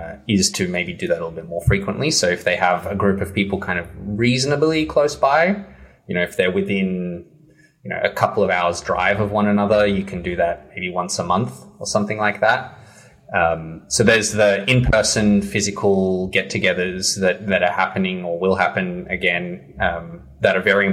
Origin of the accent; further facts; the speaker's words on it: Australia; I'm Australian.